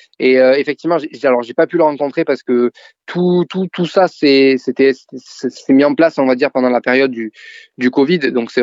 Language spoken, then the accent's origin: French; Rodez, Occitanie, France; je ne viens absolument pas de l'urbain, parce que je viens de Rodez dans l'Aveyron, donc on peut pas forcément, ça rime pas forcément avec urbain